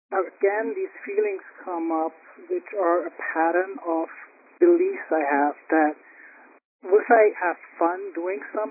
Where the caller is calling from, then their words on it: New York City, New York, United States; Julian, I'm calling from New York City.